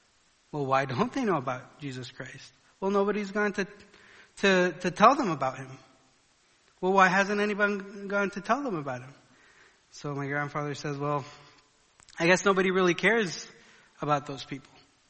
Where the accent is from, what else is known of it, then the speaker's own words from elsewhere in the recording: Colombia; I grew up in Colombia as just a missionary kid.